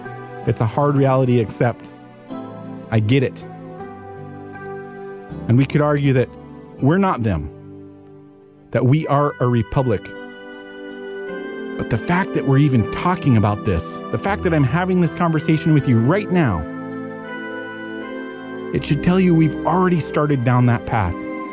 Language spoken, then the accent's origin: English; Oregon, United States; there was a doctor in Oregon, actually from my hometown